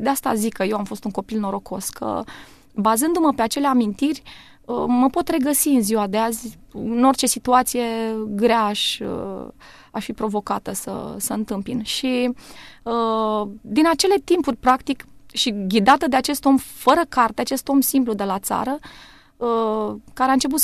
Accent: Suceava County, Romania; Noi suntem din Bucovina.

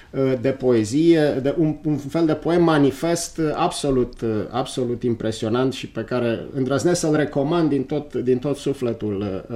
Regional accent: Brașov, Brașov County, Romania; eu sunt și brașovean, mă simt foarte legat în continuare de acest oraș

